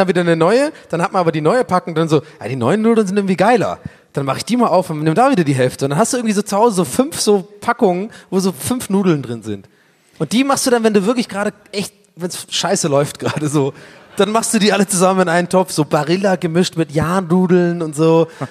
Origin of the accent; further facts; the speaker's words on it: Tübingen, Baden-Württemberg, Germany; moved away as an adult; ich bin in Tübingen aufgewachsen, habe da Abi gemacht